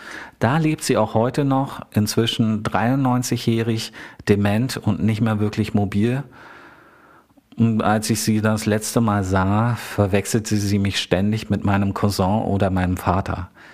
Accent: Gardelegen, Saxony-Anhalt, Germany; haben wir ihr beim Umzug aus meiner Heimatstadt Gardelegen nach Teltow geholfen, also in die Nähe meiner Eltern.

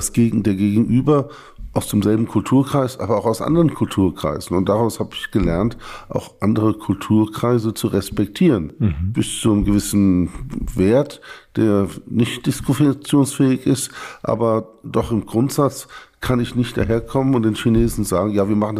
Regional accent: Neu-Isenburg, Hesse, Germany; also born or lived in Offenbach am Main; Bin geboren am 1. Januar 1962 in Offenbach am Main, aufgewachsen in Neu-Isenburg, direkt bei Frankfurt

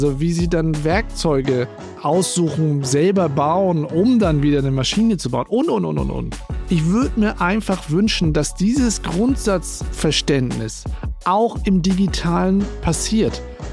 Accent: Northern Germany, Germany; Da war das natürlich ein anderer Schnack, wie man so sagt bei uns in Norddeutschland.

